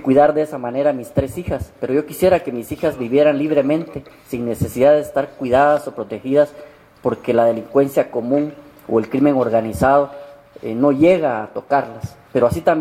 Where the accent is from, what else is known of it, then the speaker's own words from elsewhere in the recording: Guatemala; Esta es una oportunidad de que nos quitemos esos prejuicios como guatemaltecos y pensemos que somos una sola Guatemala.